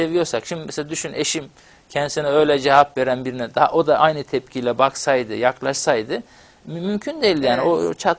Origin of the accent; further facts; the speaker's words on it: Ağrı Province, Turkey; nerelisin, Ağrılıyım demiştim. Ondan sonra Kürt müsün demişti. Yani evet demiştim ama siyaseten Türk'üm dediğimde